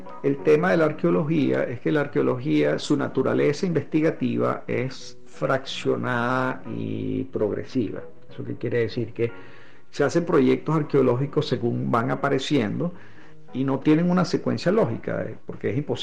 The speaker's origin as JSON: {"language": "Spanish", "country": "Venezuela", "said": "quiénes somos los venezolanos"}